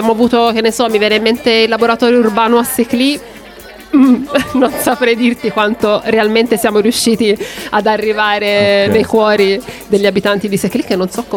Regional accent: Livorno, Tuscany, Italy; io vengo dalla Toscana, da Livorno

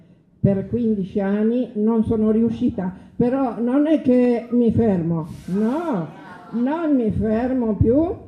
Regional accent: Romania; Italian is a second language; now in Italy; Io sono immigrata dalla Romania

